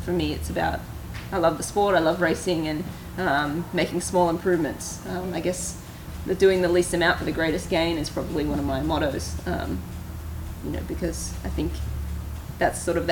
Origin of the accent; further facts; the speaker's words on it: Australia; I'm from Australia.